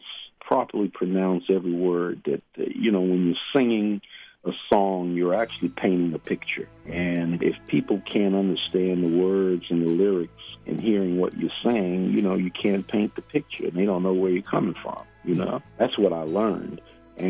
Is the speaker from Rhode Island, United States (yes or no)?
no; Brooklyn, New York, United States; I grew up with him in the Fort Greene in Brooklyn. So I was like 11.